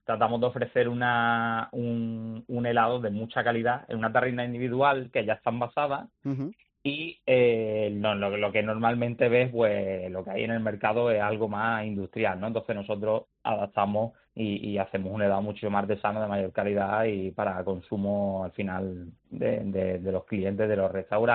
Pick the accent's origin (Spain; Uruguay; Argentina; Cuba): Spain; Málaga, Andalusia; nosotros somos de aquí de Málaga, tenemos estos sabores